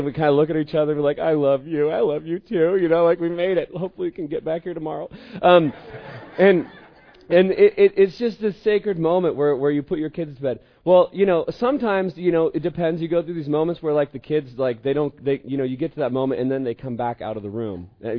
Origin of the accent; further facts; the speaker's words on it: Eugene, Oregon, United States; I'm from Eugene.